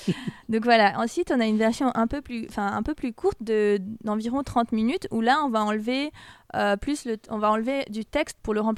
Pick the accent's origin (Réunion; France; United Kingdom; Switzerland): Switzerland; moi, je suis suisse, mais je suis moitié asiatique, je suis moitié thaïlandaise, moitié écossaise.